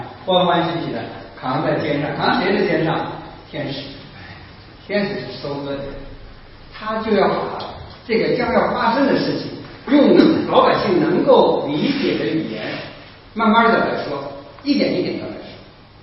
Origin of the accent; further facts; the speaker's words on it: China; 我们中国人呢